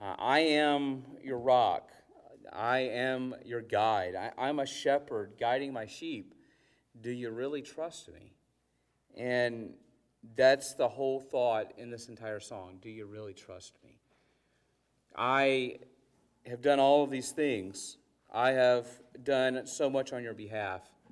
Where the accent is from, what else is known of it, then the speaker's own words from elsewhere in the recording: South Carolina, United States; Growing up in South Carolina, they had this store specifically around the Pelzer area called Sky City.